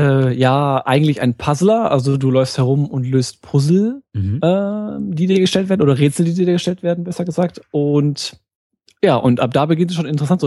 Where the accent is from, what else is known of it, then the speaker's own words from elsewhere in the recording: Lüneburg, Lower Saxony, Germany; Ich komme, meinst du jetzt räumlich gesehen? Ich komme aus dem Norden, Lüneburgs.